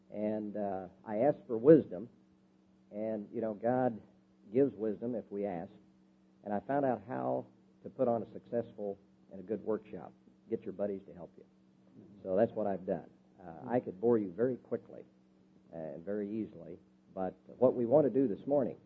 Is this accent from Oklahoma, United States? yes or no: yes; Norman, Oklahoma, United States; I'm from Norman, Oklahoma. I'm a businessman.